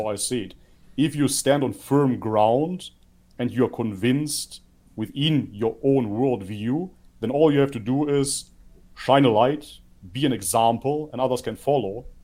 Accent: Germany; yes, my parents are from Macedonia. I grew up in Germany.

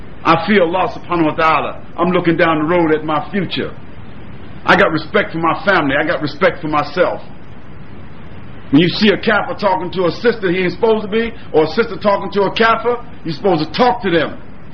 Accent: Brooklyn, New York, United States; I grew up in Brooklyn. Bed-Stuy, do or die. Y'all know Bed-Stuy.

